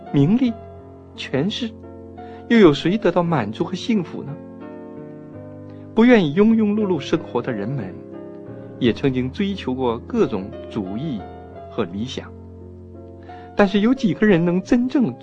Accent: North China, China; moved away as an adult; 我在北方出生、读书、工作，艰苦的日子还记忆犹新呢。

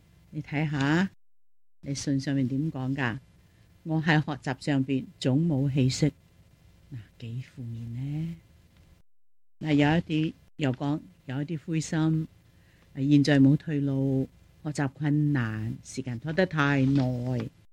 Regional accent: China; 这句说话我想我们中国人都非常明白。我们中国人说，只要功夫深，铁柱都可以磨成针。

